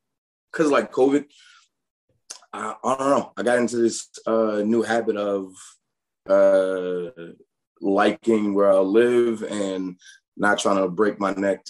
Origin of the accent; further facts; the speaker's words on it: Newark, New Jersey, United States; also born or lived in Queens; And I say like my backyard because like I grew up in Newark, and literally my backyard was the view of New York.